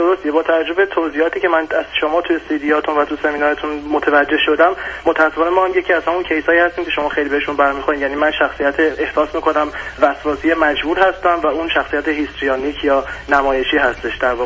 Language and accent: Persian; Iran; moved away as an adult; 4.5 سالی که من خارج از ایران هستم و همسرم هم تقریبا همین حدود 4 سالی که خارج از ایران، یعنی به محض اینکه ازدواج کردیم اومدیم خارج از ایران.